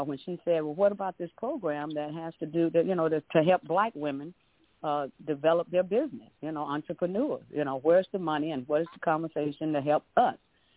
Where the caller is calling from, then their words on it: Los Angeles, California, United States; I'm calling from Los Angeles.